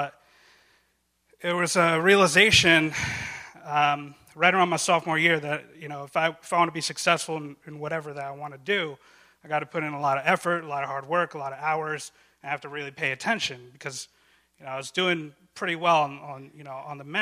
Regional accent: Baltimore, Maryland, United States; born or raised there; also born or lived in Egypt

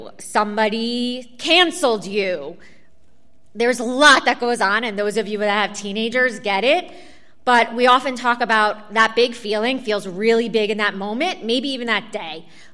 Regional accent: New York, United States; now in Baltimore, United States; No offense to Baltimore, but you know, I'm a New Yorker in my blood, and that was a rough one.

